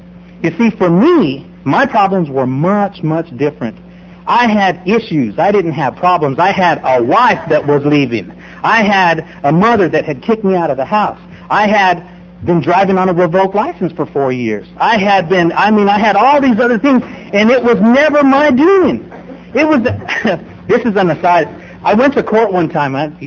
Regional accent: Las Cruces, New Mexico, United States; I'm from Las Cruces, New Mexico, and I went into a meeting.

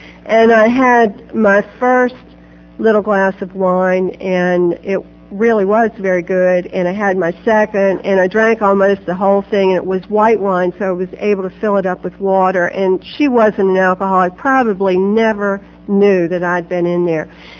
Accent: Berlin, Maryland, United States; I grew up in the Berlin Ocean City area

